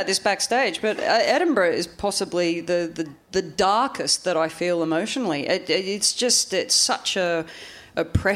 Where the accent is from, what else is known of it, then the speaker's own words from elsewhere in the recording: Australia; I am from Australia.